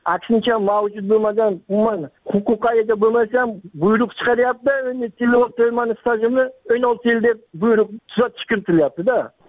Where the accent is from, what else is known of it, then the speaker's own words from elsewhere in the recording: Bukhara Region, Uzbekistan; 1969-yil 26-yanvarda tug'ilganman. Oilalikman. Buxoro viloyati Qo'qon tumanidan. Geofiziklar mahalla fuqarolar yig'ini Sharq ko'chasi 28-uyda.